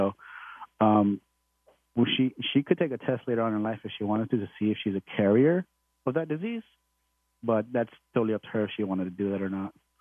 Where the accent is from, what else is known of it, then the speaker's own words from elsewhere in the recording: San Antonio, Texas, United States; born and raised in San Antonio, Texas. I've always been a Texas boy.